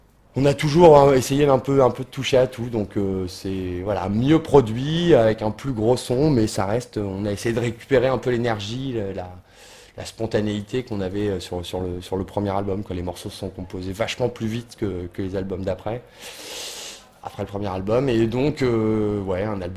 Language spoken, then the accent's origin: French; Tours, Centre-Val de Loire, France; on s'est baladé toute une journée chez nous à Tours